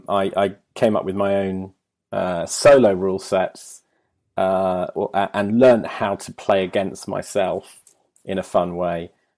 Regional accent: Leamington Spa, West Midlands, United Kingdom; I grew up in Leamington Spa, like middle of England.

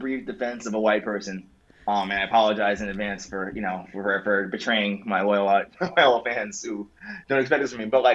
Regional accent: Queens, New York, United States

